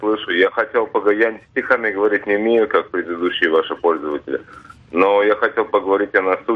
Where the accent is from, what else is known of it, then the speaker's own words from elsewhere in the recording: Vidnoye, Moscow Oblast, Russia; С города Видное, Московская область.